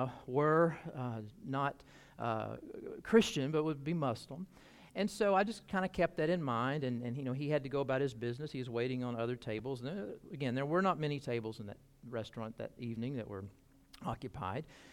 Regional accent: Birmingham, Alabama, United States; well, my wife and I, we're from Birmingham, Alabama, and we've got people in our church family back home

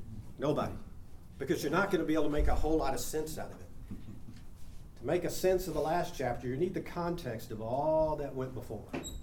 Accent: Dallas, Texas, United States; I grew up in Dallas, the Baptist Bible Belt.

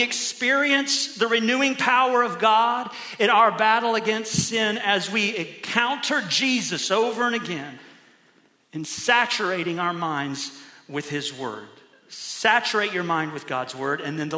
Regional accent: Ohio, United States; I'm from Ohio, my bad.

